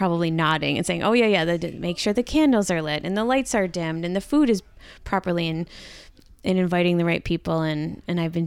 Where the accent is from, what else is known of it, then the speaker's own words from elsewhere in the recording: Greece, New York, United States; Born and raised in Greece. Okay. West Side's the best side.